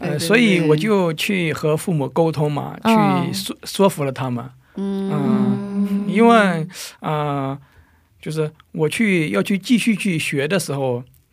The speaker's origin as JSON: {"language": "Chinese", "region": "Shandong", "country": "China", "said": "我是来自山东的"}